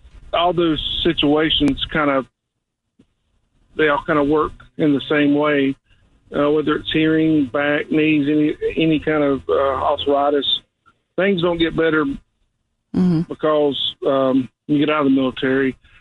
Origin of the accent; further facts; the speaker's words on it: South Carolina, United States; I'm from South Carolina, so they pronounce things a little bit different